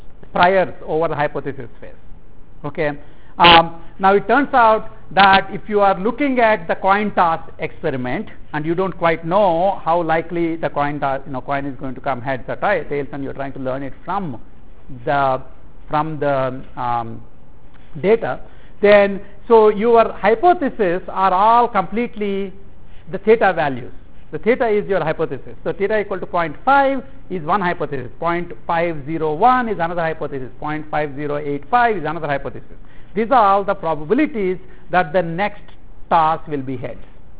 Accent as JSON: {"language": "English", "country": "India", "said": "So for example, I came from India"}